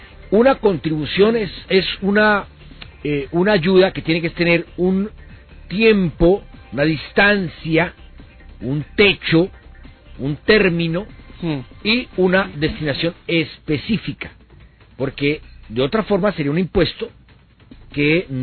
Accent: Cali, Valle del Cauca, Colombia; somos los caleños y los vallecaucanos

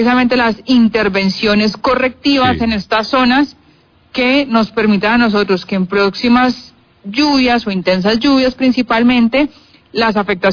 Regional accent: Cali, Valle del Cauca, Colombia; como caleños, como ciudadanos de nuestra ciudad

